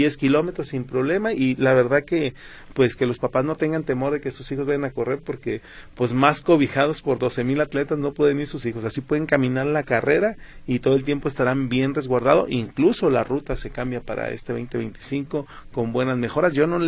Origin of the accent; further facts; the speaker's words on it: Guadalajara, Jalisco, Mexico; soy tapatía y no lo conozco